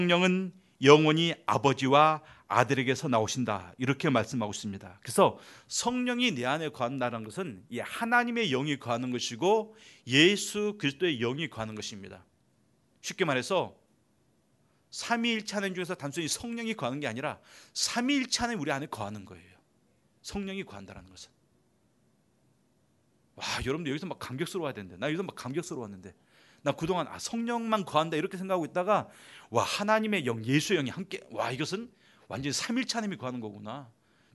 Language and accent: Korean; South Korea; 그래서 내가 어디서 어떤 삶을 살아도 저는 한국 사람이에요.